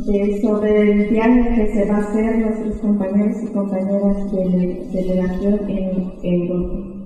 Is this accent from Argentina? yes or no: yes; Córdoba, Argentina; vengo del municipio de Córdoba, Argentina.